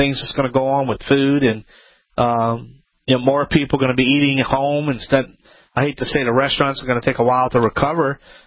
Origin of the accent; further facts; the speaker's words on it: Louisiana, United States; I'm Cajun, so jambalaya.